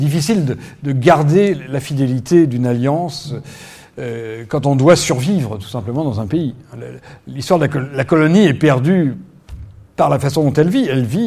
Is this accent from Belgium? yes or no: no; Normandy, France; Je suis normand moi-même.